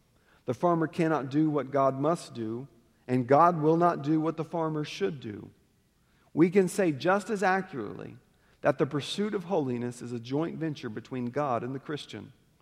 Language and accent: English; United States; We don't set the pace because we're American and that's what we do.